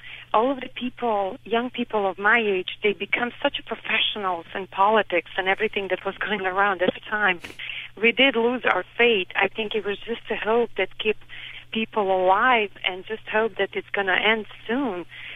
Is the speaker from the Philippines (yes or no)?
no; Bosnia & Herzegovina; moved away as an adult; now in United States; and I am from Bosnia. I came to Virginia 4 years ago, 5 years ago.